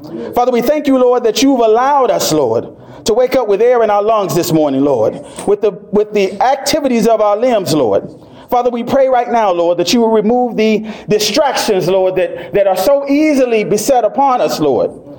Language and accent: English; Florida, United States; See, I grew up in Florida. And if you know anything about Florida, they tell you at a certain time that you're not supposed to be out on the beach.